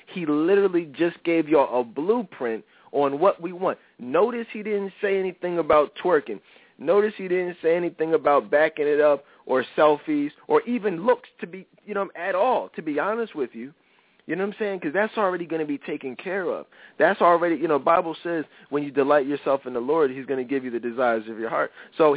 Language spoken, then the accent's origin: English; Philadelphia, Pennsylvania, United States; And obviously you guys know I'm from Philly.